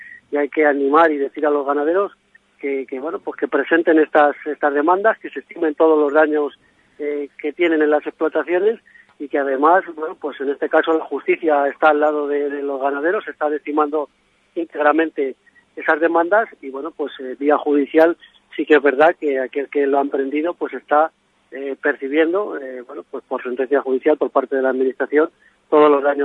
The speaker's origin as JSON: {"language": "Spanish", "region": "Castile and León", "country": "Spain", "said": "pues lo que es la parte ganadera vaya representada por gente que somos de Ávila"}